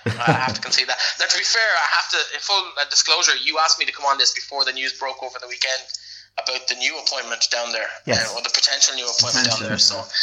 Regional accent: County Leitrim, Ireland; because I'm from Leitrim, so League of Ireland was never particularly strong.

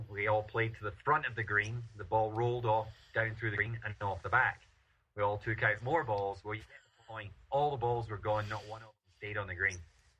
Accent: Scotland, United Kingdom; being a Scot, and probably I think I was the only Scot in the short list of 20

